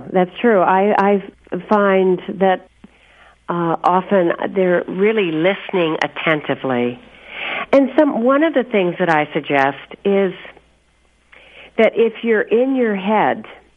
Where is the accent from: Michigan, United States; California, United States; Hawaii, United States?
California, United States; Los Angeles; born there; Yeah, and I used to live in Los Angeles. I was born in Los Angeles, actually.